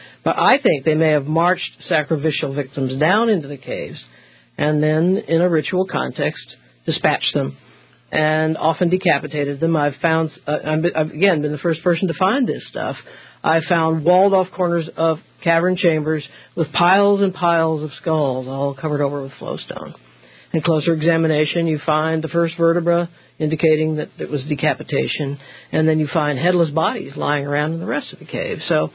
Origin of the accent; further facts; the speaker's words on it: Missouri, United States; Well, in a nutshell, I grew up in Missouri.